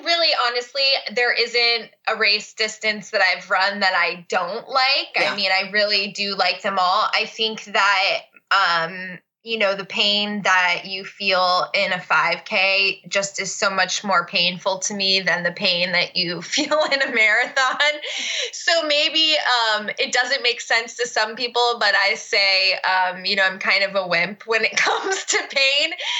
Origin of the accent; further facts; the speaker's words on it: Fairfax, Virginia, United States; born there; I was born in Fairfax, Virginia, which is not far away from where I live now in Leesburg, Virginia.